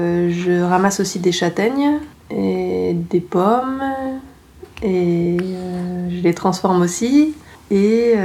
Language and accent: French; Honfleur, Normandy, France; born there; also born or lived in Brittany; now in Aveyron, France; Je suis née à Honfleur, en Normandie.